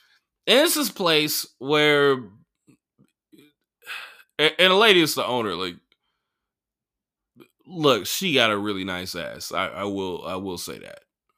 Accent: United States; I'm not Mexican. I'm not American. I'm Chicana, UC Berkeley.

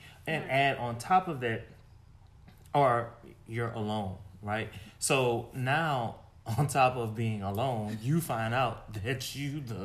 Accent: Villeplate, Louisiana, United States; Like to the point where like I was in my hometown, Villeplate.

